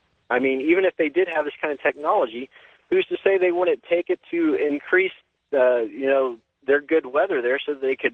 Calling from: Kansas, United States; I'm calling from Kansas.

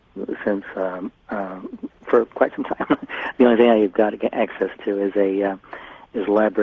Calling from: San Diego, California, United States; I'm calling from San Diego.

